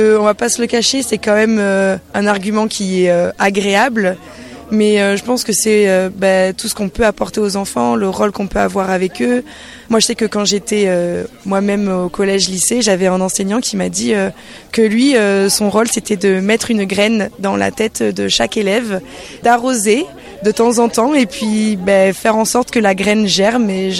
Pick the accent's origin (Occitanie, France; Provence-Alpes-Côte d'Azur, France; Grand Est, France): Provence-Alpes-Côte d'Azur, France; Grasse; Non, pas du tout, je suis de Grasse, à côté de Cannes.